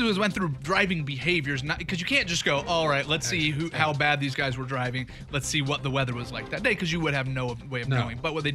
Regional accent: Vancouver, Washington, United States; All the complaints we had growing up in Vancouver, that Portland drivers were the worst

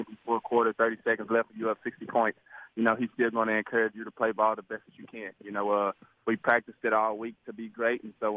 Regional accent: Texas, United States; You know, of course, pretty much how we met, you know, of course, we're both from Texas.

